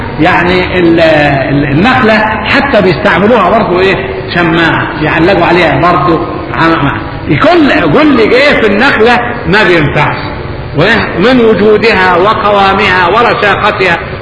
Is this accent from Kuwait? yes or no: no; Upper Egypt, Egypt; والله عندنا في الصعيد كل البيوت مسقوفة بالجريد